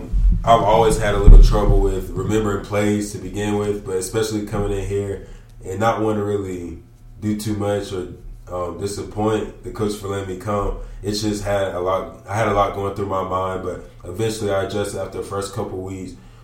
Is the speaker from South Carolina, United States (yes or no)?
yes; Spartanburg, South Carolina, United States; Yeah, I'm from Spartanburg, which is only about 30, 40 minutes away, so it's not far.